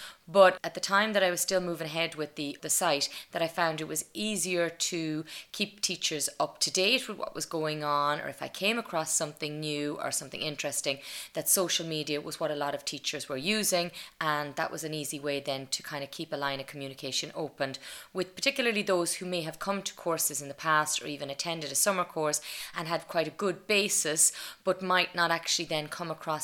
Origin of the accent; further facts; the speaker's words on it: Leinster, Ireland; I moved home. I'm originally from Westmeath, so I got a position actually in St. Etchins in Kinnegad, which is the primary school I would have gone to myself.